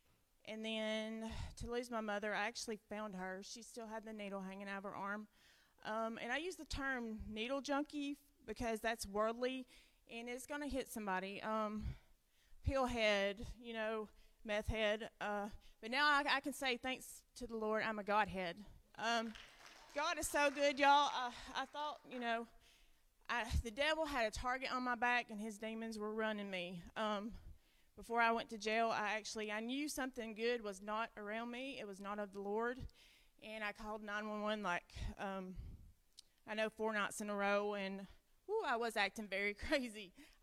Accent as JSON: {"language": "English", "town": "Hanceville", "region": "Alabama", "country": "United States", "said": "I'm 39. I'm from Hanceville."}